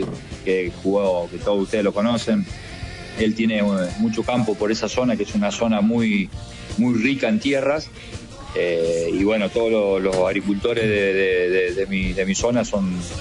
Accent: Villa Carlos Paz, Córdoba, Argentina; born there; Yo soy nacido en Carlos Paz, en Villa Carlos Paz, ya, que es una ciudad, la segunda ciudad turística del país, al lado de Córdoba, es hermoso.

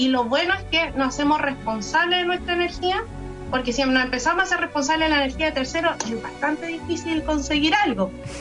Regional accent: Molina, Maule, Chile; Somos de Molina, séptima región.

